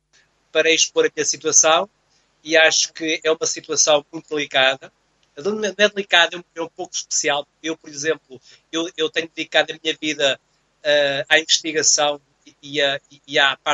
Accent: Cantanhede, Coimbra, Portugal; now in Porto, Portugal; eu sou de Cantanhede, de Coimbra, e eu sou efetivo na escola aqui no Porto.

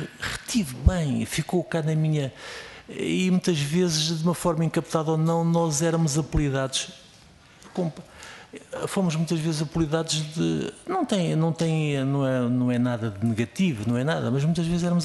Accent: Portugal; somos portugueses

